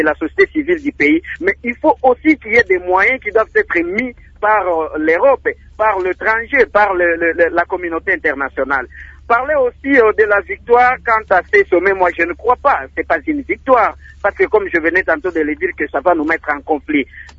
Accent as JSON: {"language": "French", "country": "DR Congo", "said": "nous ne sommes pas capables chez nous en RDC de réaliser"}